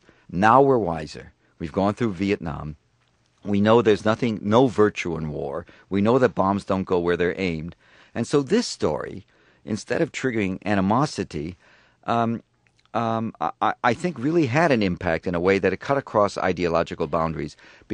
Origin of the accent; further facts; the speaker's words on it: Chicago, Illinois, United States; I grew up in the South Side of Chicago. When I was born in 1937